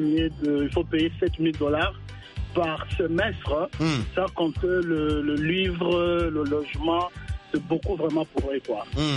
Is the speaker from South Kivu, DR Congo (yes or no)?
yes; Bukavu, South Kivu, DR Congo; now in United States; Moi, je suis congolais de Bukavu.